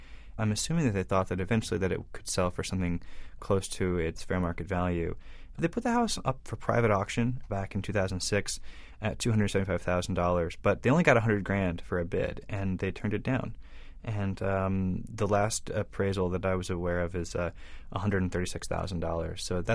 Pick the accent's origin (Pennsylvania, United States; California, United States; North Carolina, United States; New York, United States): New York, United States; I mean, as a New Yorker, I guess I just have an interest in real estate like anybody else.